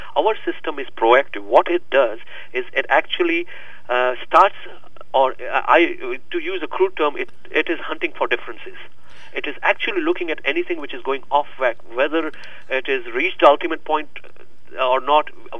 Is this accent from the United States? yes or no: no; India; moved away as an adult; also born or lived in England / Saudi Arabia; I'm originally from India. I went to England to study accountancy. From there, I picked up a job in Saudi Arabia